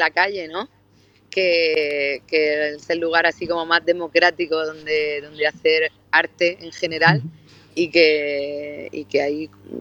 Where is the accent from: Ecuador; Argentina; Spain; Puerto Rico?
Spain; Levante; aunque soy del Mediterráneo, yo me baño prácticamente todo el año. Si yo hace un día de sol ahí en mi tierra, aunque sea diciembre, yo me meto al agua.